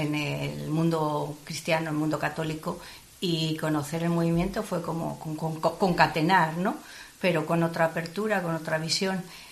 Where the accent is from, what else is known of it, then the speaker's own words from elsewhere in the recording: Valladolid, Castile and León, Spain; Teníamos un grupo en Valladolid, de donde yo soy